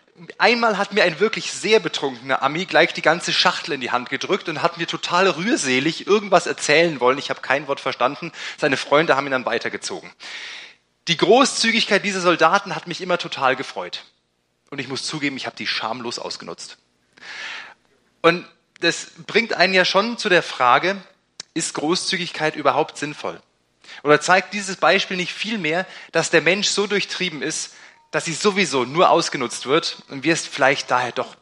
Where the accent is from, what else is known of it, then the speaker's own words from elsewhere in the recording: Ansbach, Bavaria, Germany; ich bin in Ansbach aufgewachsen und wir hatten den Luxus, wir hatten drei Kasernen. Ja, drei Kasernen in einer Stadt.